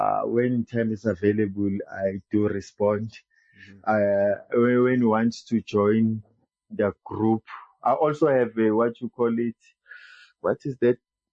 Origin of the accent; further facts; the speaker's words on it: South Africa; but I'm from South Africa